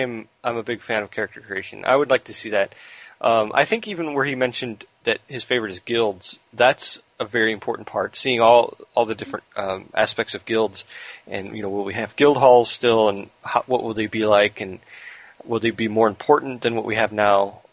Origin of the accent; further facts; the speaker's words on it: United States; is I'm American